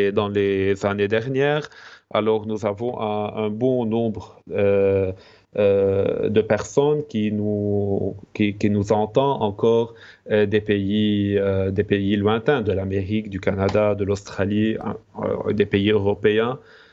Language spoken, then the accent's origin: French; Lebanon; je viens du Liban. J'appartiens à la congrégation des missionnaires libanais maronites, du rite maronite et un rite catholique, évidemment.